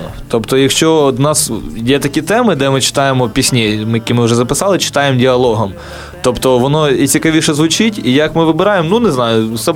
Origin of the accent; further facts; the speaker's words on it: Kyiv, Ukraine; Тому що ми оба кияни, ми родилися в Києві.